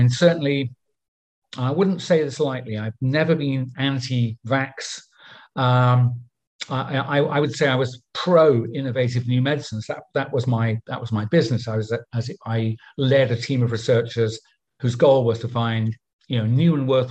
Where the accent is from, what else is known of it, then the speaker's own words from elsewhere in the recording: United Kingdom; because I'm a Brit